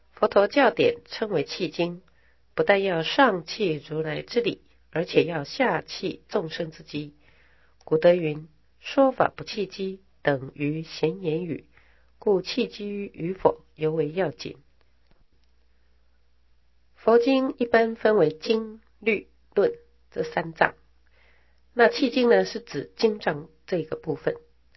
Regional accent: Taiwan; 因为我们台湾人的根性啊就是喜欢速成的啊

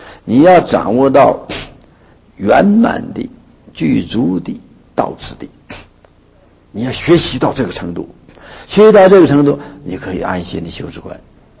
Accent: China; 但是我们中国人呢、啊，我们汉人呢，就是非常遗憾的、啊，太多了，一百卷太多了

